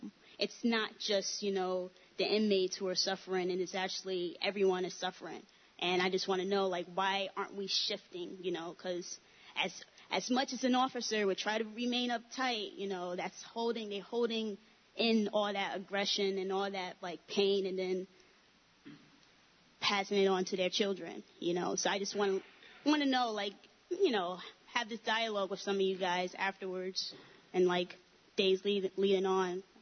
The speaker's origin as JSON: {"language": "English", "town": "New York City", "region": "New York", "country": "United States", "lives_now": "South Hill, United States", "said": "I live South Hill. I'm from New York City."}